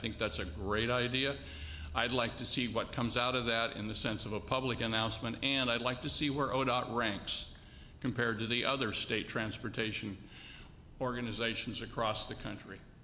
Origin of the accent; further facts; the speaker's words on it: Pacific City, Oregon, United States; I'm from Pacific City.